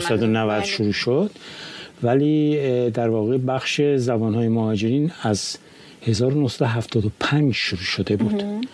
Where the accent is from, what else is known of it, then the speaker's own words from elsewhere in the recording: Tabriz, East Azerbaijan, Iran; moved away as an adult; من 20 ساله بودم، از تبریز هم اومدم، شروع کردیم به تحصیل تو دانشگاه